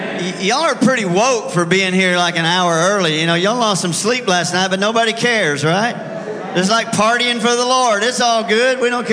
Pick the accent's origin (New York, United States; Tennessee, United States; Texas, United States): Texas, United States; I grew up in Texas, and I have a friend, Brother Bill Henderson, and he knows all the Greek and the Hebrew and this and that. And I tell him, bro, I'm from Texas.